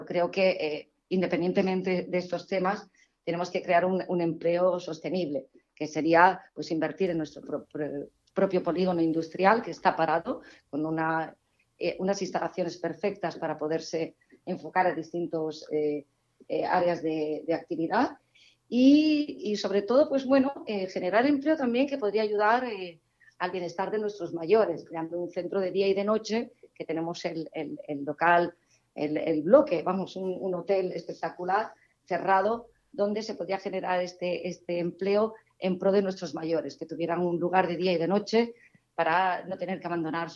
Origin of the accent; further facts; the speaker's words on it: Cuevas del Becerro, Andalusia, Spain; yo soy de Cuevas del Becerro, ¿vale? Yo, mi familia materna es de Cuevas del Becerro. A mí todo el mundo me conoce en el pueblo, además, por